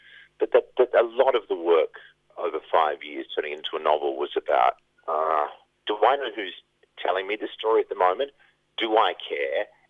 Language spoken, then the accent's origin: English; Perth, Western Australia, Australia; As an Australian growing up in Perth, and then during the 90s, with the Redfern speech and so on, you know, that stuff was always preying on my mind.